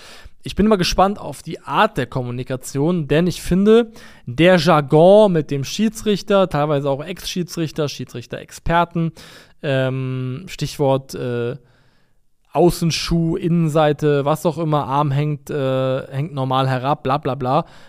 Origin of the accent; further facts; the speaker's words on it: Koblenz, Rhineland-Palatinate, Germany; Ist meine Heimat. Also neutral muss man sagen, keine sonderlich coole Stadt, keine sonderlich schöne Stadt. Tut mir leid, liebe Koblenzer. Aber da komme ich her, ne?